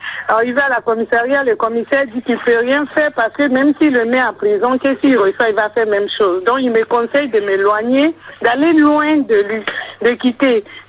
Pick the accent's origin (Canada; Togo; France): Togo; moved away; Moi-même je suis togolaise, mon mari aussi il est togolais.